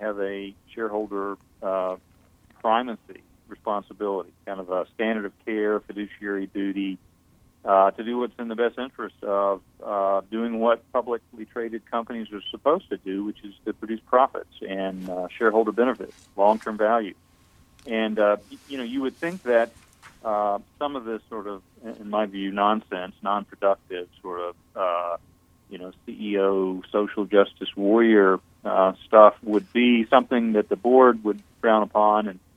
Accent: North Carolina, United States; within a couple of weeks of my home state, North Carolina, passing there, bathroom bill HB 2

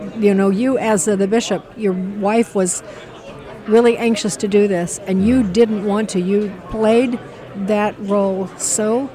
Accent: Chicago, Illinois, United States; I'm from Chicago, so Cabrini was a familiar. We have Cabrini Green used to be our projects.

